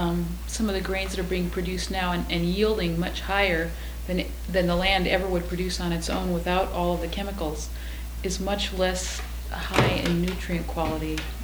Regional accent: Nebraska, United States; I come from Nebraska originally, and there's lots of real serious groundwater contamination right now.

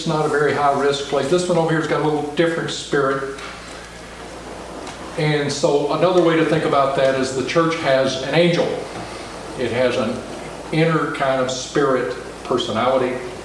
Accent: the South, United States; or racial segregation, which I grew up in the South

